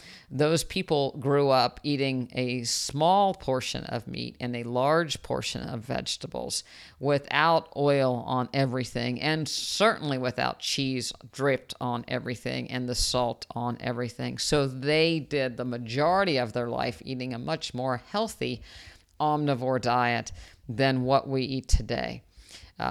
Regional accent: West Virginia, United States; You know, I'm from West Virginia, and, you know, I don't know how many, there's not very many listeners out there from West Virginia.

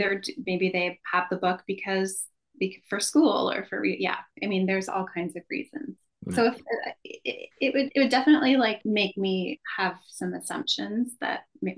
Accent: Victoria, British Columbia, Canada; which is set in Victoria in my hometown.

